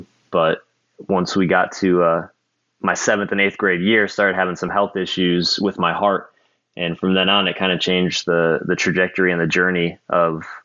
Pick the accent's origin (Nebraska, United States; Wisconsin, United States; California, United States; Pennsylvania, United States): Wisconsin, United States; Burlington; I grew up in Burlington, Wisconsin, which is a small town in southeast Wisconsin.